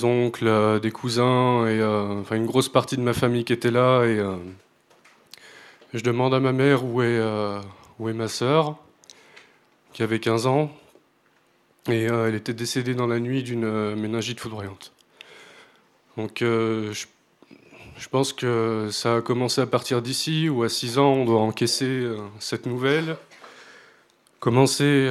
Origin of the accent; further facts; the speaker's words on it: Chambéry, Auvergne-Rhône-Alpes, France; moi là-bas je viens de Chambéry, donc l'une des meilleures villes du monde.